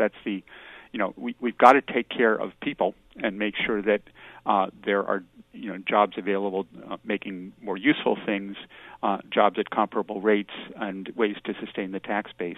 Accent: Massachusetts, United States; And to give you one example from my home state, Massachusetts.

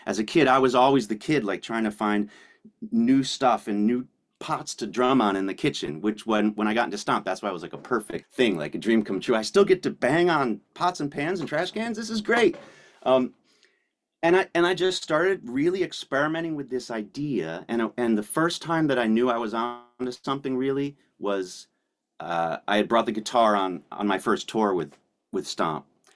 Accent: Connecticut, United States; I grew up in Connecticut

